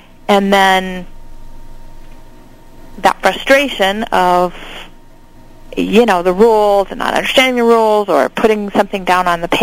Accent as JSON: {"language": "English", "region": "Hawaii", "country": "United States", "tie": "born or raised there", "said": "And certainly by the time I went to high school and I went to Punahou in Honolulu, which is the same high school Barack Obama went to, you know, we didn't speak much Pidgin at Punahou"}